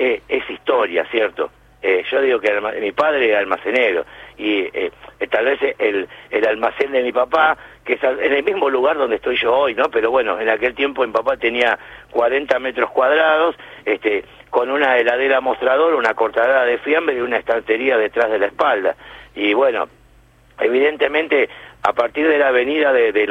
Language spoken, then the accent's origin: Spanish; Argentina; lo digo con mucho orgullo como argentino